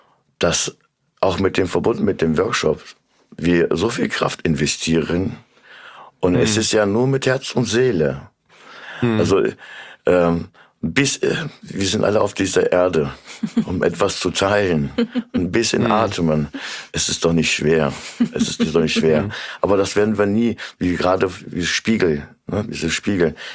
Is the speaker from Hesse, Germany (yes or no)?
yes; Korbach, Hesse, Germany; now in Kassel, Germany; Ich bin Kassler, Kasselener. Ich komme ursprünglich aus Korbach. Es ist meine Heimat. Auch wenn andere sagen, nein, deine Heimat ist aus der Türkei.